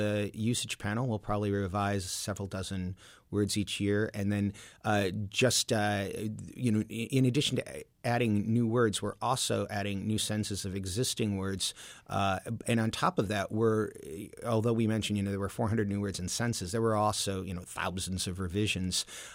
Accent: Michigan, United States; I'm from Michigan, I say boughten as a past participle

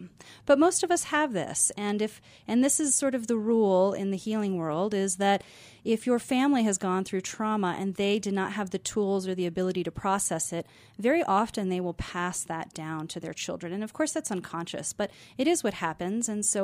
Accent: Aspen, Colorado, United States; that's definitely what it did for me as a child growing up in Aspen. I grew up in some of the very first affordable housing units in Snowmass.

